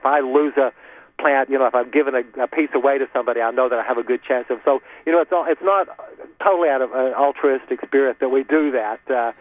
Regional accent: Bible Belt, United States; I don't know if it's because I was raised in the Bible Belt and I don't want to steal any of God's thunder

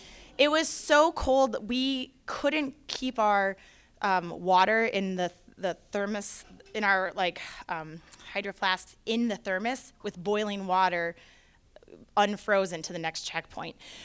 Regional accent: Wisconsin, United States; We actually went back to Wisconsin and did the Birkebeiner, the 52K, back to my home state, yes, my first one.

